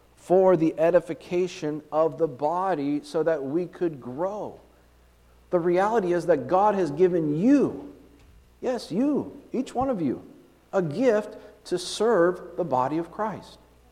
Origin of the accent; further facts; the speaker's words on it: Kansas City, Missouri, United States; born there; Now, I was born in Kansas City. I've always been a Kansas City Chiefs fan, right?